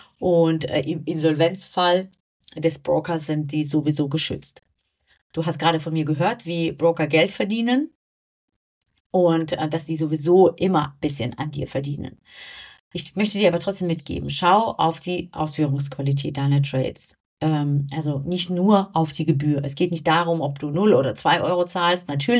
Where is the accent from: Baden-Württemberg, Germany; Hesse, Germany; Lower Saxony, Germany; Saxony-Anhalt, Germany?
Lower Saxony, Germany; Hanover; ich komme ja aus Hannover und die Börse ist direkt mitten in der City bei uns.